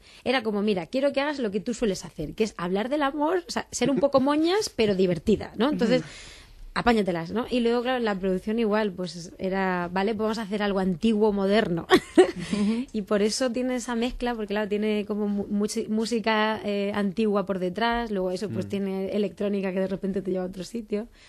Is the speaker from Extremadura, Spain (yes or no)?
no; Castilla-La Mancha, Spain; música tradicional de La Mancha, de mi tierra